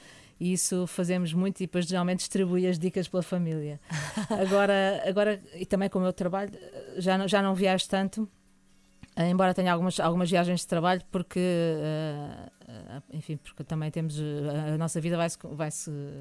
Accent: Lisbon, Portugal; also born or lived in Porto; Depois tivemos lá até aos 5 anos e depois voltei para Lisboa.

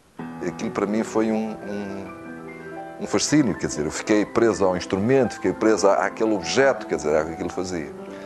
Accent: São João da Madeira, Aveiro, Portugal; Eu não sou do Porto, não sou de uma grande cidade, sou de São João da Madeira.

